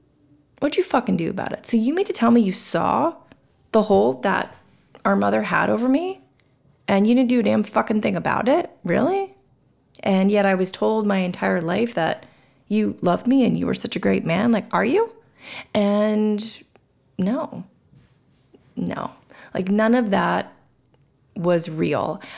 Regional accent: Florida, United States; because my mom lived in New York, and we followed my grandparents down to Florida when I was two. So I grew up in Florida

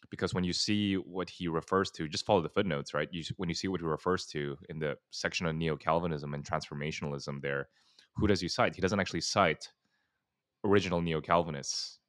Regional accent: Singapore; also born or lived in Indonesia; now in United States; I mean, I growing up in Singapore and then Indonesia.

